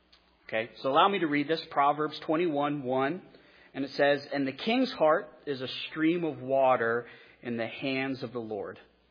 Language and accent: English; United States; As an American, we don't have kings.